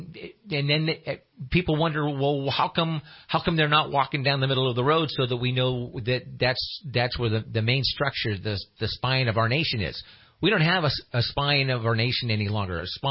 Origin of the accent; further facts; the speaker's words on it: California, United States; I'm American Indian from right here in Northern California. That all my ancestors are buried up there in Trinity County. They're Wintu Indians.